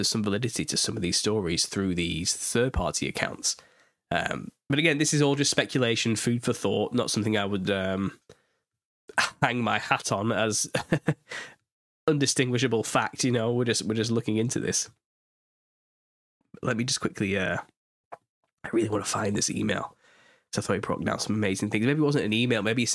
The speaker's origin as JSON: {"language": "English", "region": "East of England", "country": "United Kingdom", "said": "I'm not from Lincoln. I studied in Lincoln for like 3 years. I'm on the east of England. I live in the west."}